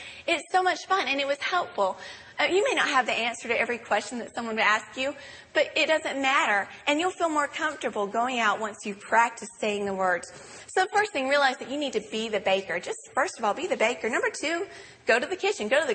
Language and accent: English; the South, United States; accent: Southern; And so because of my accent and where I was raised, I have a very difficult time understanding people with other accents.